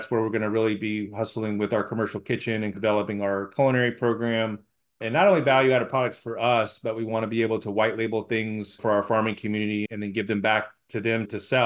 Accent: Texas, United States; born there; I was born in West Texas, and so I got shipped out to West Texas every summer.

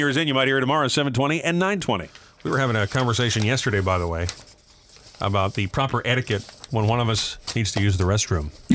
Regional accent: Providence, Rhode Island, United States; also born or lived in Detroit; But anyhow, I'm not from Michigan. You are. You grew up there, and that's mm-hmm. where we met. But I grew up just up the highway up 95 in Providence.

